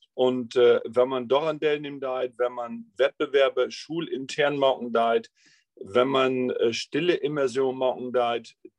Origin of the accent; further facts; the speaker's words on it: Lower Saxony, Germany; Und Kreis Leer ist Ostfriesland, also ich bin Norddeutschen, bin ich. Ich bin 57 Jahre alt und ich bin voll mit Plattdeutsch unterwegs in Helland.